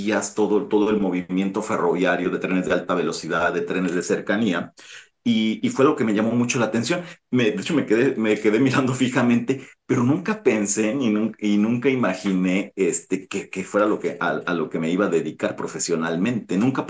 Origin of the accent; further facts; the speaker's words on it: Ciudad Victoria, Tamaulipas, Mexico; moved away as an adult; also born or lived in Tampico; now in Spain; yo me desplacé de mi ciudad de origen, de Ciudad Victoria a Tampico, para estudiar la universidad